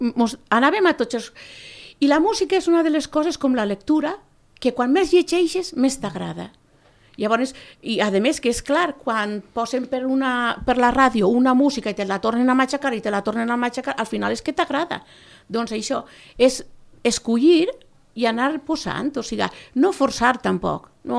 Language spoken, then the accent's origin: Catalan; Valencia, Valencian Community, Spain; jo sóc de València i jo recordo de petita, que concert que feien en el poble